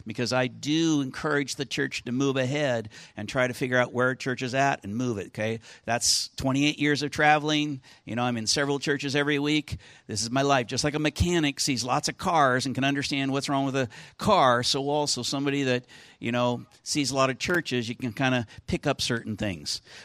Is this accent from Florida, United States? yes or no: no; Helena, Montana, United States; I was raised in Helena.